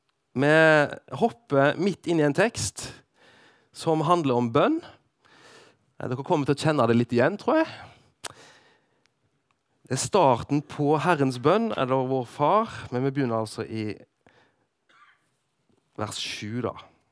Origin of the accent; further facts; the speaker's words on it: Western Norway, Norway; now in Sørlandet, Norway; Vi er vestlendinger som har flyttet til Sørlandet.